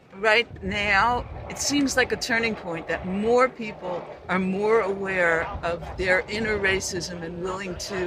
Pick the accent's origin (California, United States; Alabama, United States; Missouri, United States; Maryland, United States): California, United States; Oakland; I'm from Oakland, California.